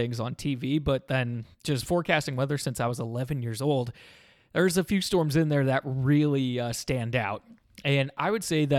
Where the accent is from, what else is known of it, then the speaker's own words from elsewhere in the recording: Iowa, United States; Nate's a guy that is from my hometown in North Central Iowa.